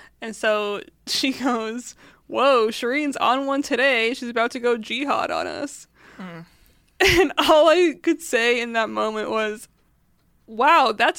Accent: Syria; I'm from Syria.

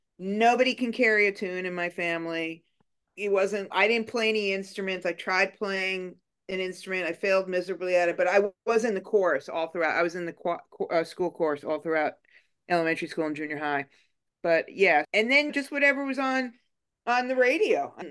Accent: New York, United States; also born or lived in San Francisco; I grew up in New York in the 70s, so very much a product of top 40 radio, all that stuff.

